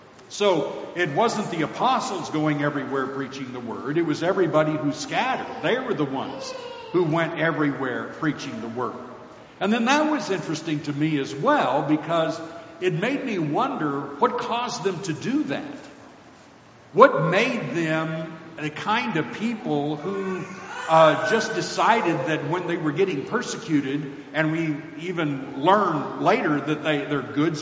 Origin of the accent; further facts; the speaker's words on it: the South, United States; And I'm a Southerner and working with in a Southern culture, though I grew up working in a California culture